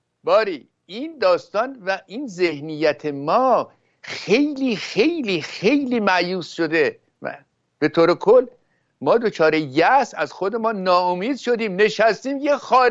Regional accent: Iran; ما ایرانی هستیم، خود رو دست کم گرفتیم.

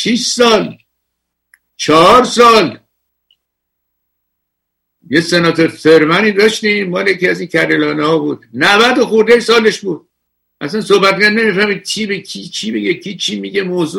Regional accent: Iran; خود ما ایرانی هستیم

